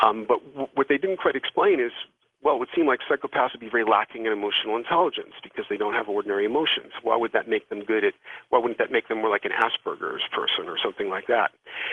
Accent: England, United Kingdom; especially as an English person who's pretty good at reading text

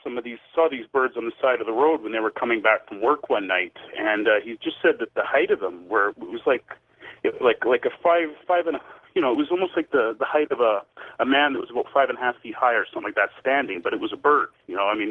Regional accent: Kenora, Ontario, Canada; Anyway, I'm originally from Kenora, Ontario, and that's on a large lake called Lake of the Woods.

